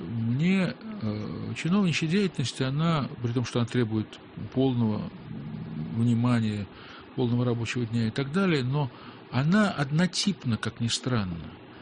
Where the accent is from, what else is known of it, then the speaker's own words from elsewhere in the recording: Kyrgyzstan; born there; also born or lived in Russia; я родился в России, то есть я родился в Киргизии.